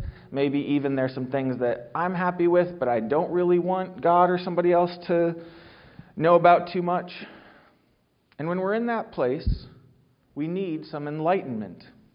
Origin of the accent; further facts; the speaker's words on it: Ohio, United States; I grew up here in Central Ohio. I went to college at Florida State.